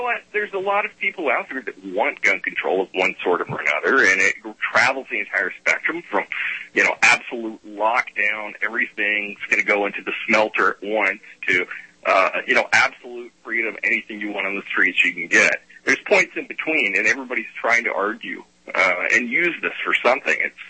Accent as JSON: {"language": "English", "region": "the South", "country": "United States", "tie": "born or raised there", "said": "I grew up in the South. I live in the South. I come from what you would probably call a gun culture."}